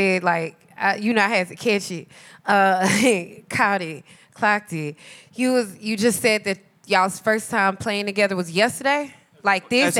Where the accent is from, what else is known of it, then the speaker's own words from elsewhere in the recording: Memphis, Tennessee, United States; Shout out to Memphis. I'm from Memphis.